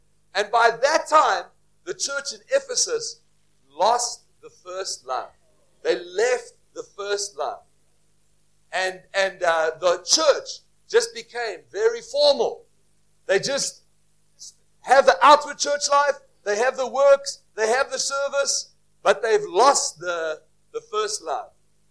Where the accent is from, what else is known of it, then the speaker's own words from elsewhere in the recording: South Africa; I am from South Africa.